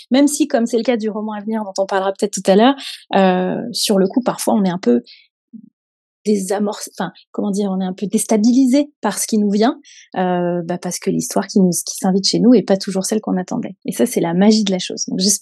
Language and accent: French; Toulon, Provence-Alpes-Côte d'Azur, France; moi, je suis née à Toulon. Ma grand-mère qui m'a élevée habitait à Toulon.